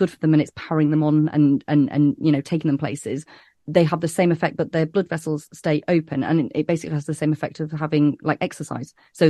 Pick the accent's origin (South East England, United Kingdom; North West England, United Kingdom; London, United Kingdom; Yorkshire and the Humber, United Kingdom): Yorkshire and the Humber, United Kingdom; Leeds; I'm from Leeds